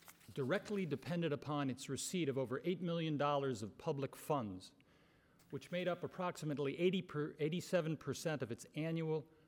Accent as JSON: {"language": "English", "town": "Avon", "region": "Ohio", "country": "United States", "said": "I'm from Avon, Ohio"}